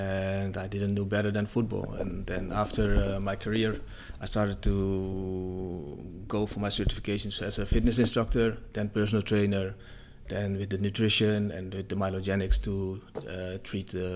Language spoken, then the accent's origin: English; Netherlands; moved away as an adult; now in Basel, Switzerland; I'm from Holland. I'm 38 years old.